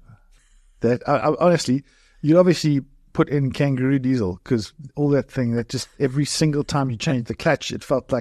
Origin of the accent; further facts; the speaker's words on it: Durban, KwaZulu-Natal, South Africa; I was from Durban, so I'm not quite the terrain and the conditions that I was used to.